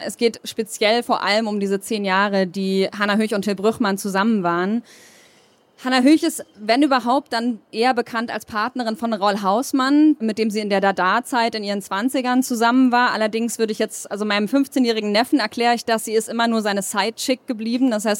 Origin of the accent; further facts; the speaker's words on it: Gotha, Thuringia, Germany; die berühmteste Tochter meiner Heimatstadt Gotha. Die Stadt, die ich sonst vorstelle damit, dass dort die Versicherung erfunden wurde.